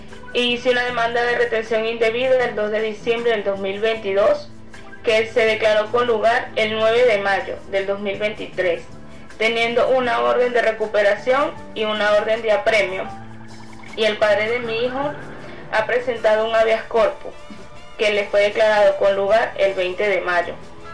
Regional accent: Venezuela; now in Guayaquil, Ecuador; lo he estado escuchando desde acá, desde Ecuador, Guayaquil, y como migrante venezolana

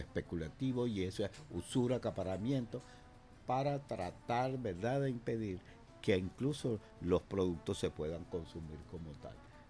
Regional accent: Venezuela; Sin lugar a duda, venezolanos somos todos y Venezuela somos todos los venezolanos.

